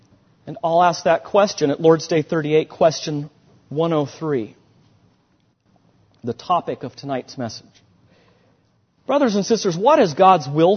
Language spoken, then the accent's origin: English; California, United States; Well, I was from California.